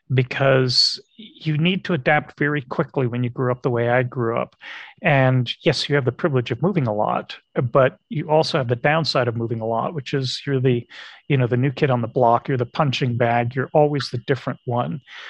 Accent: Algeria; growing up in Algeria during the war

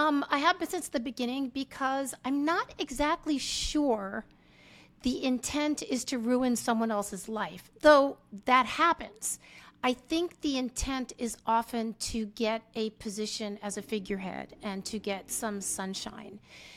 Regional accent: United States; I'm American. I had a passport. I had an Israeli press card.

